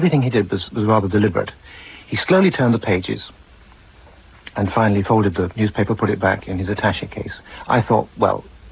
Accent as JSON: {"language": "English", "region": "England", "country": "United Kingdom", "said": "Being English, we hadn't been introduced, so I didn't go any further."}